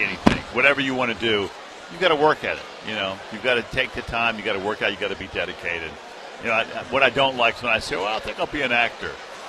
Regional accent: Virginia, United States; I'm a big ACC fan, but I also love Kentucky. And I'm from Virginia originally.

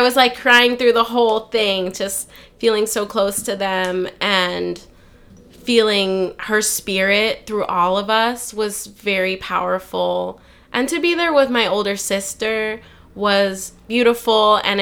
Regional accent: Texas, United States; I'm from Texas. I'm Mexican American. And so the term for that is Tejana. It's a very nuanced Mexicana identity.

